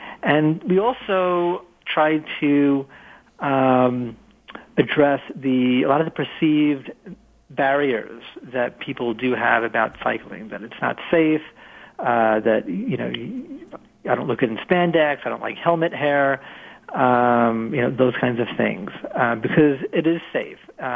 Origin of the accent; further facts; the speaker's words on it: New York City, New York, United States; I'm born and raised in New York City. I wanted to go back there and volunteer, help out, do what I can.